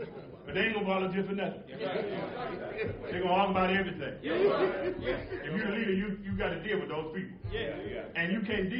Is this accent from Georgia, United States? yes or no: yes; Atlanta, Georgia, United States; We're from Georgia. My wife and I from Georgia. Atlanta, Georgia. A little place called Edgewood.